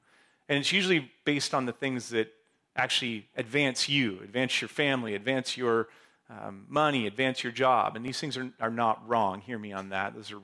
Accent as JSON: {"language": "English", "town": "Seattle", "region": "Washington", "country": "United States", "tie": "born there", "said": "I was born in Seattle. I know what this place is like."}